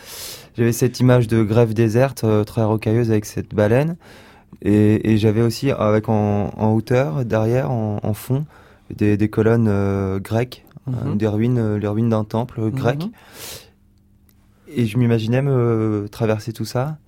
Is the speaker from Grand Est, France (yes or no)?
no; Nouvelle-Aquitaine, France; Nous sommes des Deux-Sèvres, avec …, … et ….